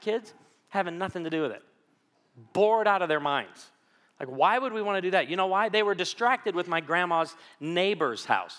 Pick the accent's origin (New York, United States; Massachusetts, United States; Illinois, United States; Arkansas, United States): Illinois, United States; Naperville; born there; I was born in Edwards Hospital in Naperville, Illinois.